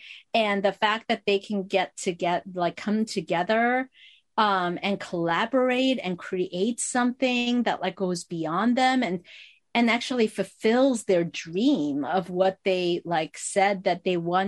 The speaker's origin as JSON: {"language": "English", "country": "South Korea", "second_language": "English", "said": "I came over from Korea. I didn't speak English and, you know, in middle school"}